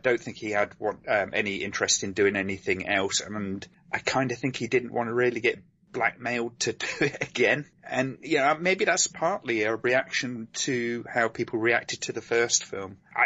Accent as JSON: {"language": "English", "country": "United Kingdom", "said": "I think particularly being, you know, I'm British"}